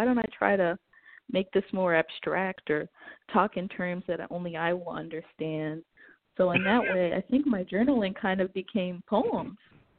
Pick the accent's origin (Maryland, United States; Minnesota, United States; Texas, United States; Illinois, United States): Maryland, United States; Silver Spring; I hail from Washington, D.C., D.C. area. I always say D.C., but I'm really from Silver Spring